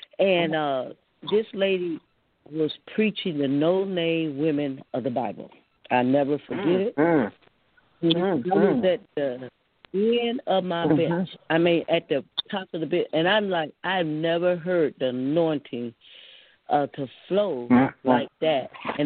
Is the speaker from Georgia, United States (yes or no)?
yes; Georgia, United States; I was from Georgia, so I was hugged.